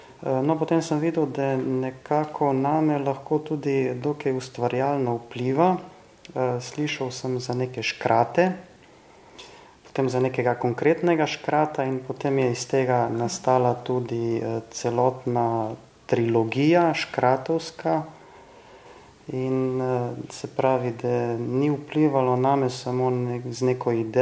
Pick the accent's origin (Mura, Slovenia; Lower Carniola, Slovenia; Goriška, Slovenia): Goriška, Slovenia; Nova Gorica; No ja, jaz sem iz Nove Gorice, ja